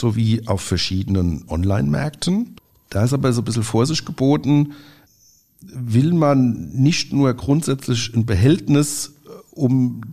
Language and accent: German; Mainz, Rhineland-Palatinate, Germany; Also als Mainzer